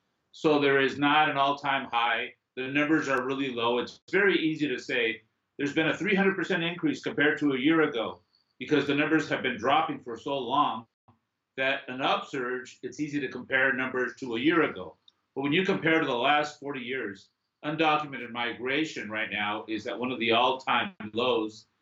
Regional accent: San Diego, California, United States; born there; Before, it was mainly Mexican men like myself. I was born in San Diego

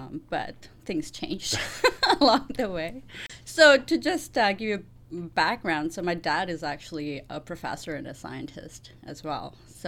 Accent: India; moved away as an adult; also born or lived in Saskatoon, Canada; So they decided to move back to India. So I grew up in India, and then I came back because India doesn't have a dual citizenship program.

